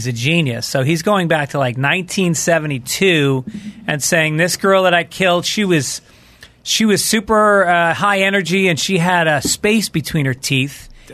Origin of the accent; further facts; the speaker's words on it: New York metropolitan area, United States; I grew up just outside New York City.